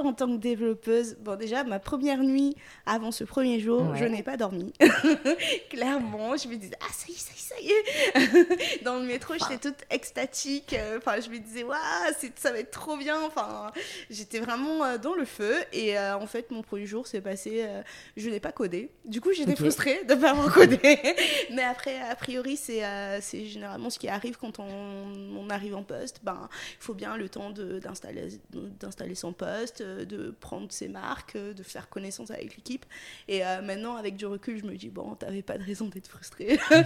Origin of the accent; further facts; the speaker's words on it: Paris, Île-de-France, France; de Paris, développeuse web depuis une reconversion en 2019